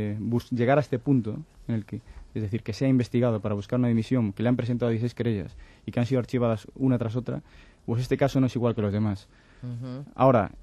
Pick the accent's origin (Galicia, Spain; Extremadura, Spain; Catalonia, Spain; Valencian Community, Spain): Galicia, Spain; voy a poner el caso de Yo Vengo de Galicia, como digo